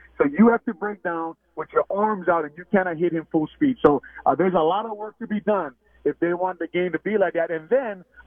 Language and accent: English; Hawaii, United States; now in Chicago, United States; I was here from 98 to 2011, and obviously I'm on the radio, so I haven't left. I'm from Hawaii.